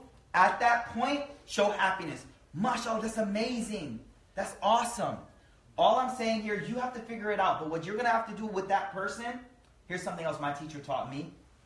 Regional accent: East Coast, United States; now in Dallas, United States; Throwing salt in Dallas. I'm from the East Coast. We throw salt in the winter all the time.

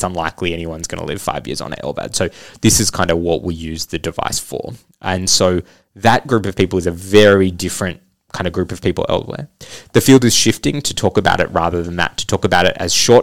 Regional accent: Australia; one of the things that I love about being an Australian in this field is that we really punch above our weight in terms of research and development

